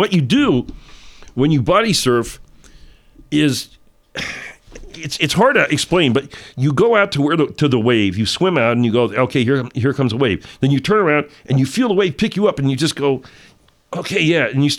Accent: California, United States; I come from California, too.

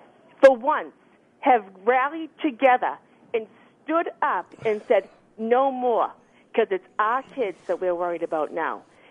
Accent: Boston, Massachusetts, United States; Hi, I'm from Boston. I come from a family of lifelong Democrats, union working.

